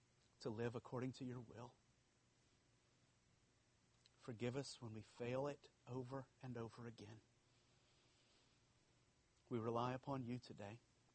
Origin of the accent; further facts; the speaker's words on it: Louisiana, United States; I'm from South Louisiana. I guess we're the only people that don't have an accent.